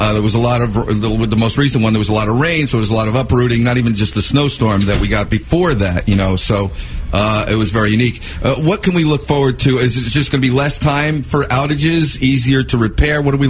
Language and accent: English; Passaic, New Jersey, United States; I'm from Passaic.